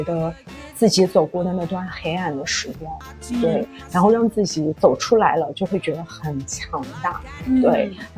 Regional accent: Xinjiang, China; moved away as an adult; also born or lived in Jinan; now in Chengdu, China; 其实我是新疆人，然后在济南上的大学，然后我在济南是生活了8年的时间，四年的大学加上4年的一个生活的时间吧。对，然后我来到成都的契机也很特别。

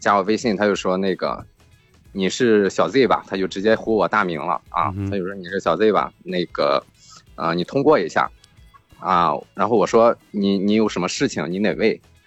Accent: Jinan, Shandong, China; accent: Shandong; moved away as an adult; now in Shanghai, China; 济南的，我山东济南的

